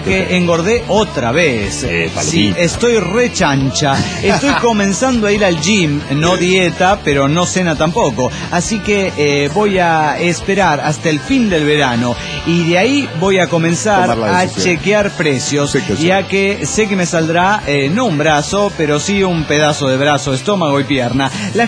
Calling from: Everett, Washington, United States; de Everett, Washington.

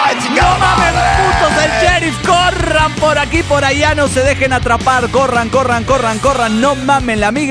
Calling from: Phoenix, Arizona, United States; de Phoenix, Arizona

